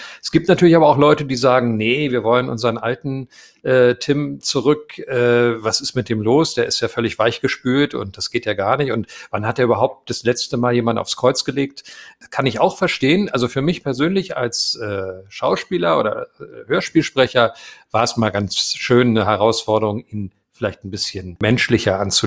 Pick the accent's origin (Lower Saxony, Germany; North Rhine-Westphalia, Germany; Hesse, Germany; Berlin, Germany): Berlin, Germany; moved away; ich bin auch Berliner, wa?